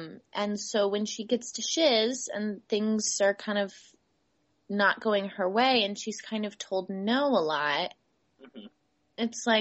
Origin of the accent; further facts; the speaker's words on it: Kansas City, United States; I think when this airs, I'll be in Kansas City. That's my hometown, which I can't even begin to describe how excited I am.